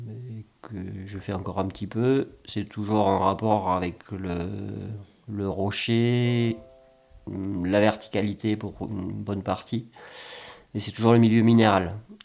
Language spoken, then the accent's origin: French; Tourtoirac, Nouvelle-Aquitaine, France; Je suis de Dordogne, du nord du département, à Tortoirac exactement. C'est un petit village qui est au pied d'une falaise et au bord d'une rivière.